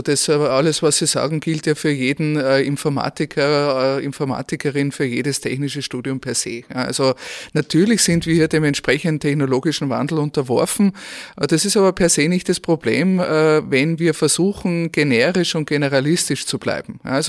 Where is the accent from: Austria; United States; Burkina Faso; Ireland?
Austria; now in Germany; meinem Heimatland Österreich